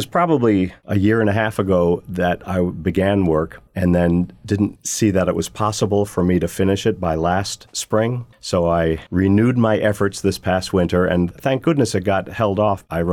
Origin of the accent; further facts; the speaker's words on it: Minerva, New York, United States; Minerva, my hometown, which was written with some fourth graders.